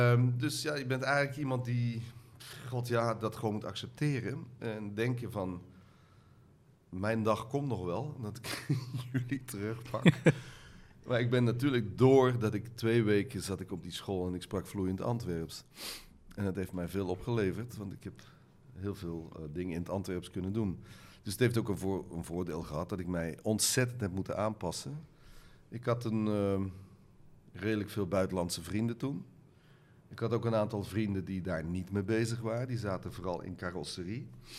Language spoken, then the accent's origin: Dutch; Holland, Netherlands; En ik kwam daar als Hollander binnen.